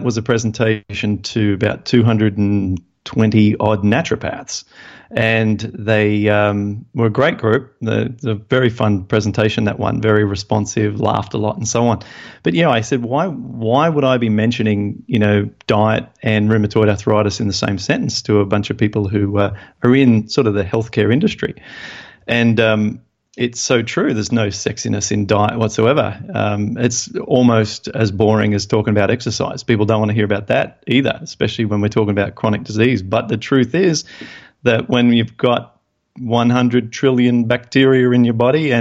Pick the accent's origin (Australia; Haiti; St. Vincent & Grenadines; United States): Australia; accent: Australian; Really? Yeah. Oh, well, we do tend to take over the world.